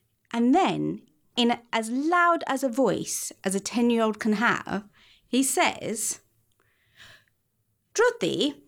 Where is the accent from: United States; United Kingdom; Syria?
United Kingdom; London; But I spend a lot of my teens wandering around my part of London, looking for a cheap deal at the Indian beauty shops that they have